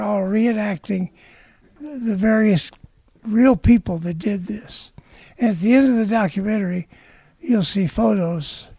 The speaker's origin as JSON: {"language": "English", "region": "Oklahoma", "country": "United States", "tie": "born or raised there", "said": "I grew up here in Oklahoma. We didn't know anything about the war."}